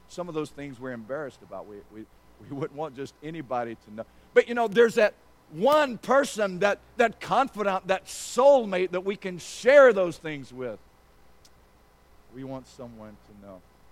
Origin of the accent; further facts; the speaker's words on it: Alabama, United States; I'd never seen the Rocky Mountains. I grew up in South Alabama, for crying out loud. We didn't have mountains.